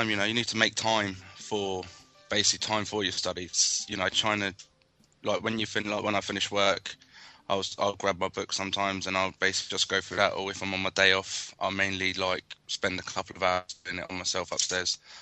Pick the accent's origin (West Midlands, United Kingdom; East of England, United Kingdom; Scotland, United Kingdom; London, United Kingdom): East of England, United Kingdom; Luton; I'm from Luton, and I'm on week two of my plumbing course.